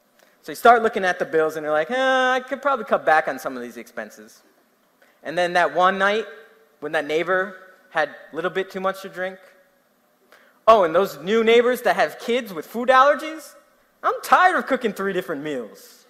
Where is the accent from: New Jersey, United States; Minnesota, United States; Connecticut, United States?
New Jersey, United States; is English my second language? I'm from Jersey, what are you talking about?